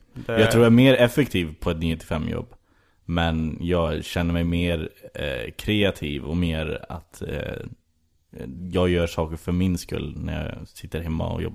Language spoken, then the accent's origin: Swedish; Skara, Västra Götaland County, Sweden; Men jag är ju ursprungligen från Skara i Västergötland. Och sen flyttade upp hit för att börja plugga film.